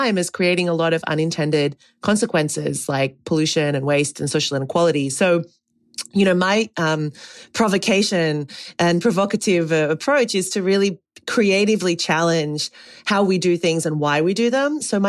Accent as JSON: {"language": "English", "country": "Australia", "said": "I mean, originally I'm Australian. I've lived and worked all over the world."}